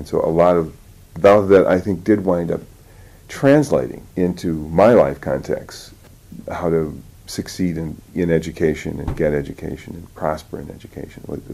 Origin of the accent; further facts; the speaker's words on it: Phoenix, Illinois, United States; So those are the kind of influences that I grew up in. I grew up outside Chicago in Harvey, Illinois, Phoenix, Illinois is the actual name of the town.